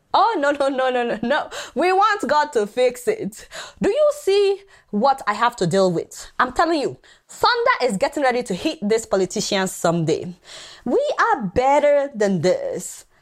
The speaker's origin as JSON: {"language": "English", "country": "Nigeria", "lives_now": "United States", "said": "I'm from Nigeria. I live in the US."}